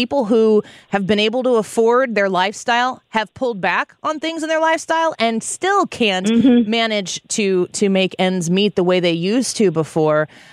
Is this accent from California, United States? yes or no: no; St. Louis, Missouri, United States; As a Midwesterner myself, I mean, St. Louis is about as middle of the country as you get.